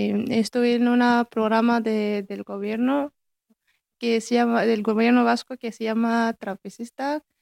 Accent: Morocco; soy de Marruecos, estoy estudiando ingeniería informática

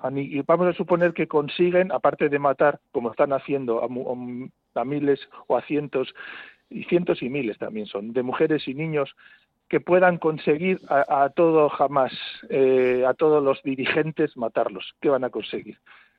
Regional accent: Basque Country, Spain; la gente que podemos estar escuchando este medio de comunicación, que somos gente vasca

